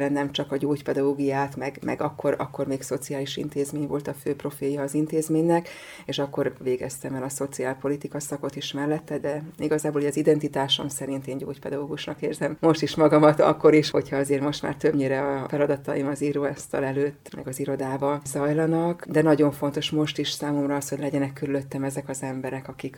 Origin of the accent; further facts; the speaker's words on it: Vác, Pest, Hungary; én Vácon nőttem föl egyébként